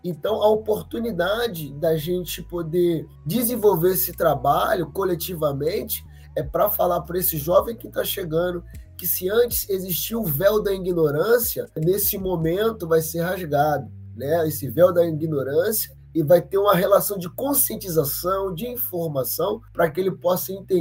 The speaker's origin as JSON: {"language": "Portuguese", "town": "Duque de Caxias", "region": "Rio de Janeiro", "country": "Brazil", "said": "Eu sou de Duque de Caxias, da Baixada Fluminense, né? Um homem periférico, homem preto"}